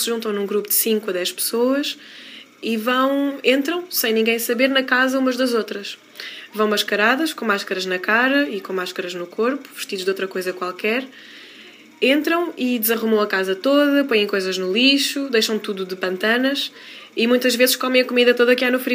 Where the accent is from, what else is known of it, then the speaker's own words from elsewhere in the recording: Portugal; Na minha terra, na zona da Serra de Aire, existe uma tradição de carnaval muito antiga